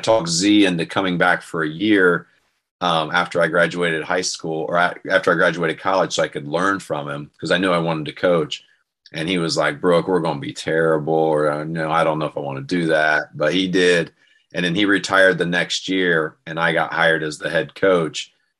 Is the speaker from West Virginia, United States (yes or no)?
no; St. Paris, Ohio, United States; Yeah, so I grew up in St. Paris, Ohio, a little country, Champaign County, rural area.